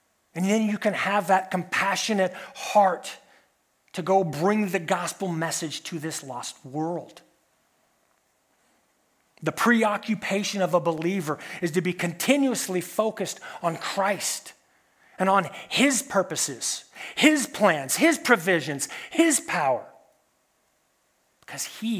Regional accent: California, United States; I came from California, and I think the bumper sticker originated there.

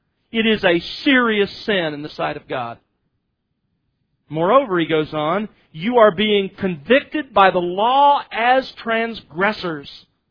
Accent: Mobile, Alabama, United States; When I was growing up in Mobile, we would often go over on Mobile Bay to where sits the USS Alabama.

